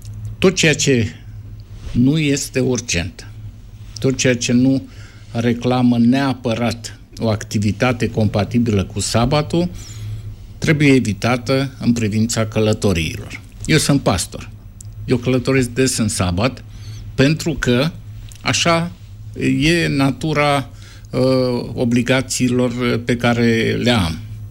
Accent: Suceava, Suceava County, Romania; Când eram copil la Suceava, locuiau foarte mulți evrei acolo.

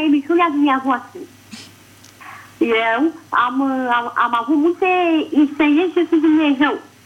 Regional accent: Siriac, Romania; și sunt din Siriac.

